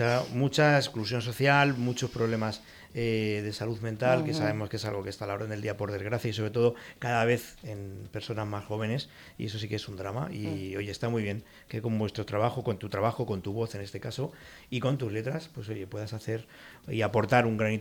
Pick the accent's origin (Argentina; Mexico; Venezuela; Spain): Spain; Valencian Community; pues eso como valencianos bueno, nos tiene que honrar.